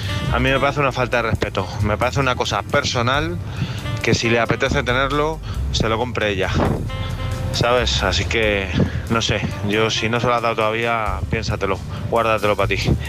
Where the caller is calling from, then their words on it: Madrid, Community of Madrid, Spain; de Madrid